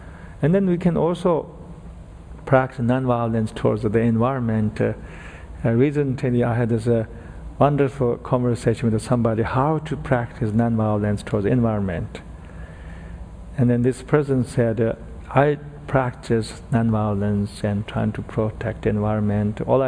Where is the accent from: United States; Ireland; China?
China; Tibet; I remember when I was growing up in Tibet, in eastern Tibet, when somebody dies in my village, they invite me and other lamas. I was a lama at that time.